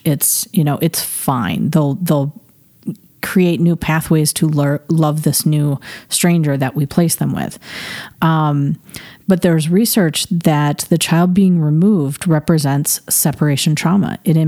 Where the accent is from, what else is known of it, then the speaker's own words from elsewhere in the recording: Michigan, United States; I grew up outside of Grand Rapids, Michigan.